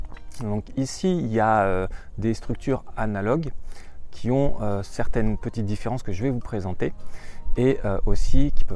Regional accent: France; now in New Zealand; Ceci étant, en tant que Français, qu'étranger, ici, on peut acheter des parts

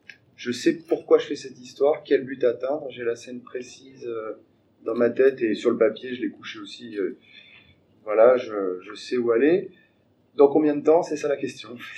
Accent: France; je suis français, donc j'ai grandi avec Astérix, avec les œuvres de Franquin

